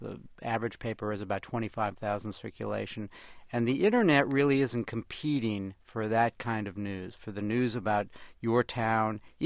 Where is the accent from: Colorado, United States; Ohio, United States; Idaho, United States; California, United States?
California, United States; San Francisco; also born or lived in Los Angeles; My hometown newspaper, the San Francisco Chronicle, closer to 60, 65% of the newsroom is gone.